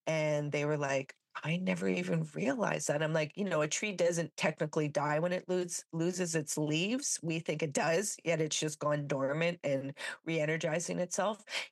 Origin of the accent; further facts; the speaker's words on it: Sudbury, Ontario, Canada; I grew up in the North Ontario. So I live in Canada. So I grew up in Sudbury. So north of, most people know Toronto in Canada. So about 4 hours north from there. Very, very chilly winters.